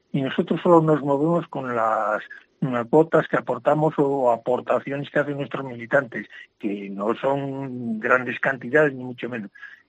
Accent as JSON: {"language": "Spanish", "region": "Castile and León", "country": "Spain", "said": "Nosotros somos regionalistas leoneses, pero somos ciudadanos españoles"}